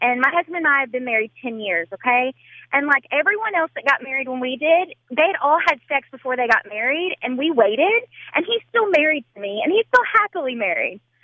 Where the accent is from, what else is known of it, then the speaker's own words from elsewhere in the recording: the South, United States; So I'm from the South, and I don't know if we just think a little different